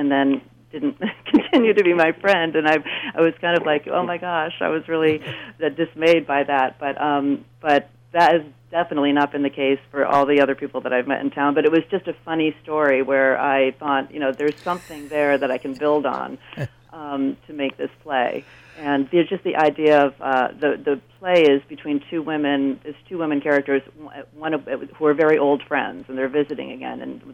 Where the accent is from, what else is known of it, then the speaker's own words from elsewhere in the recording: Pittsfield, Massachusetts, United States; moved away as an adult; also born or lived in Los Angeles; I just moved to the Berkshires from Los Angeles. But I grew up in Pittsfield and then later Westfield, where I went to high school, and then left to pursue my career in acting